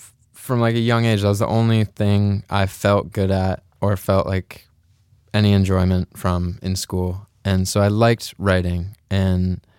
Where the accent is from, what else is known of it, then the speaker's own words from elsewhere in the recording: Maine, United States; I felt like an outsider because I was coming from Maine